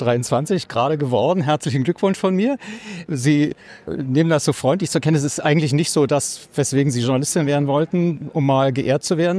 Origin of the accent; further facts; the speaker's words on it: East Germany, Germany; einem, der auch noch die Sowjetunion kennenlernen durfte, der in der Schule Russisch lernen musste. Ich komme also aus der DDR.